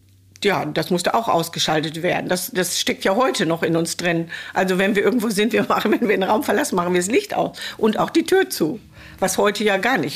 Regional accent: Gelsenkirchen, North Rhine-Westphalia, Germany; Ich komme nicht hier aus dem Ort, ich komme aus Gelsenkirchen.

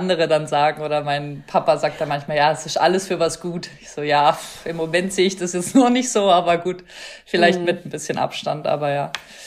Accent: Freiburg, Baden-Württemberg, Germany; now in France; Also ich komme auf jeden Fall aus Freiburg, geboren in Freiburg und auch da in der Nähe aufgewachsen. Bin 31 Jahre alt

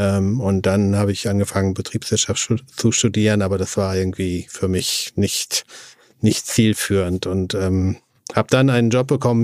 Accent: Lower Saxony, Germany; Das war alles in Ostfriesland, ja, wo ich herkomme.

